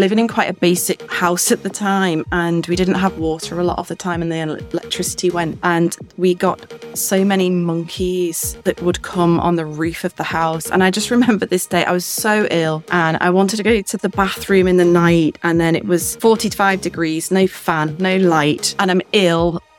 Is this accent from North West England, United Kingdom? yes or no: yes; Liverpool, North West England, United Kingdom; also born or lived in India; So I'm from Liverpool originally, and I am currently working with refugees in Liverpool.